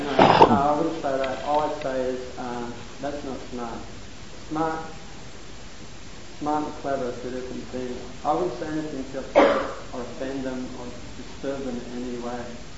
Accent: India; if someone's coming from India, I ask them, I'm from India

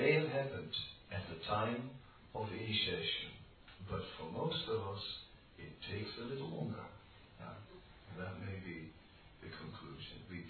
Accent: Netherlands; I'm from Holland, right?

